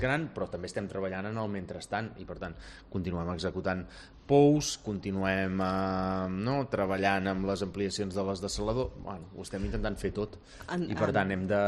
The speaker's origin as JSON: {"language": "Catalan", "town": "Palafrugell", "region": "Catalonia", "country": "Spain", "said": "jo soc de Palafrugell, de Calella, de Llafranc, de Tamariu... Hòstia, la meva gent, el meu entorn, no són propietaris d'hotel, són treballadors"}